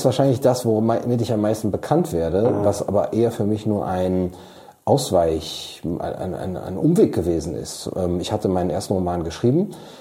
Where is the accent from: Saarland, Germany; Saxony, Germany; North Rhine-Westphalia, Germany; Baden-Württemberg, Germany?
North Rhine-Westphalia, Germany; Cologne; ich bin in Köln geboren, aufgewachsen, zur Schule gegangen